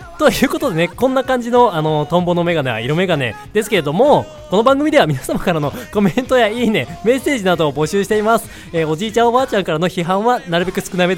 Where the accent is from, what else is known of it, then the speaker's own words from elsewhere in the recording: Sapporo, Hokkaido, Japan; ちょっと地元札幌すすきのね、ちょっといいところをお伝えできればなと思いますので